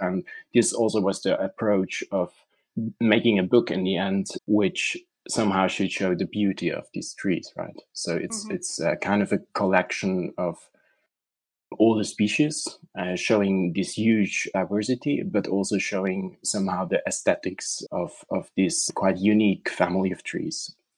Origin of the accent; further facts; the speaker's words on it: Zurich, Switzerland; English is a second language; from Zurich.